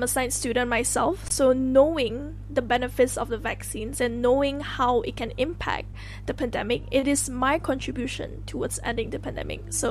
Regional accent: Kuching, Sarawak, Malaysia; I'm 17. I'm from Kuching, Sarawak.

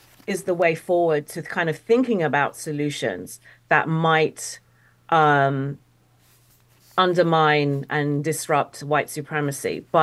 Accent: United Kingdom; I'm a Brit teaching American history.

